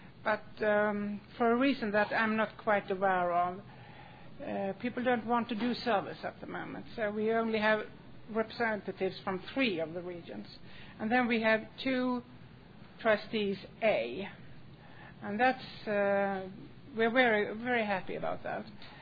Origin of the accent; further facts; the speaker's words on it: Sweden; I'm an alcoholic from Sweden.